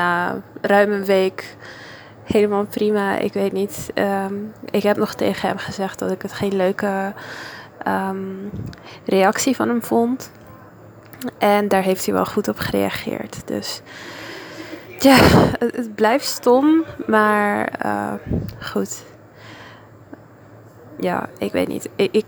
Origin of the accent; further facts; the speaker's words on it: Italy; ik werk in Italië, ik ben Italiaans.